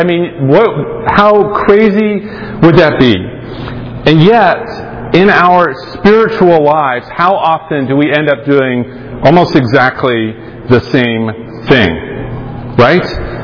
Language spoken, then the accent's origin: English; United Kingdom; now in United States; although I've lost a lot of my accent from living here in America, I'm British deep down at heart, right?